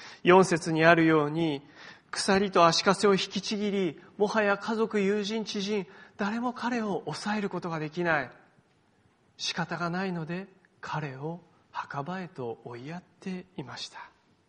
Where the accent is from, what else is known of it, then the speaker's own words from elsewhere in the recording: Sendai, Miyagi, Japan; 私の生まれ育ったその仙台の実家にではですね